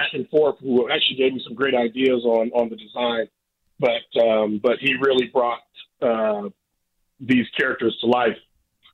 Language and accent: English; Sacramento, California, United States; We went back and forth because obviously I grew up in Sacramento